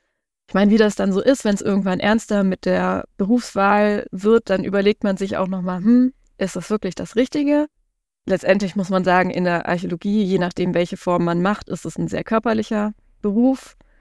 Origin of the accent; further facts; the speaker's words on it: Baden-Württemberg, Germany; Also ich komme auch aus Baden-Württemberg